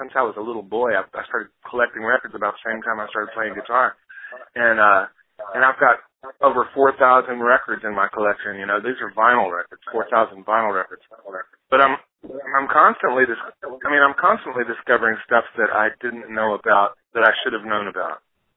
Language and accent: English; Louisiana, United States; But it's the way I got into roots music and blues music was just from where I was growing up in Louisiana.